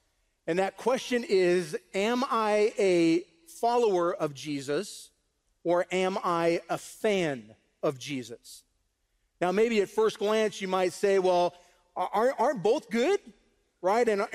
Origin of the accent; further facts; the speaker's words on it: New England, United States; So Patriots, you know, I'm from New England.